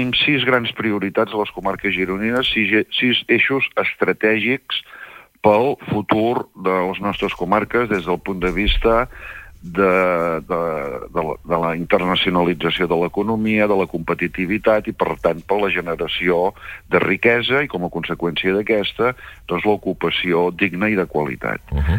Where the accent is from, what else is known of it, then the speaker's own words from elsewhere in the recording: L'Escala, Catalonia, Spain; jo sóc de l'Escala